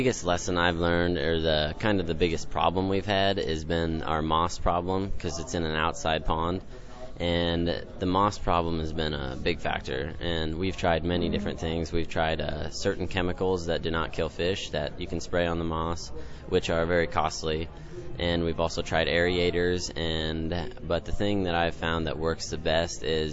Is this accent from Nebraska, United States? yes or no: yes; Sutton, Nebraska, United States; I'm from the Sutton FFA chapter in Nebraska.